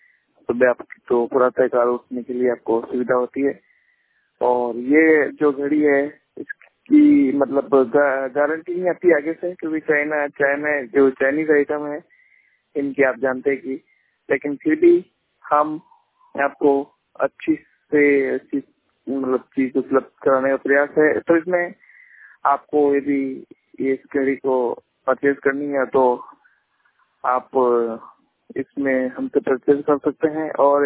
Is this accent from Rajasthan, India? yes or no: yes; Rajasthan, India; मैं राजस्थान से बिलोंग करता हूँ।